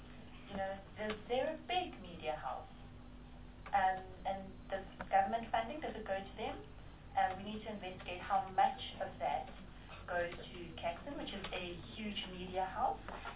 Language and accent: English; Western Cape, South Africa; I am from the Western Cape.